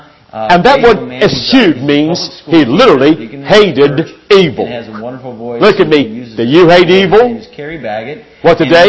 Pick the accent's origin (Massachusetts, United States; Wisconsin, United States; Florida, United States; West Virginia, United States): West Virginia, United States; And so I always enjoy coming back to Virginia, or else to West Virginia, of course, my home state.